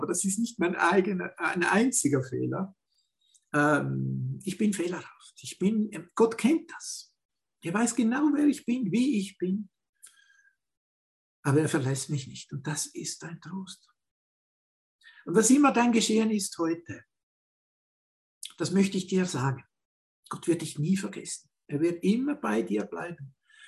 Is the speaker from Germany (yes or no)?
no; Winterthur, Zurich, Switzerland; now in Italy; Er hat in der Schweiz gelebt, in der Nähe von Winterthur, wo meine Heimatgemeinde ist. Und er selbst war das Werkzeug Gottes, dass wir nach Italien als Missionar übersiedeln durften und auch hier dienen durften.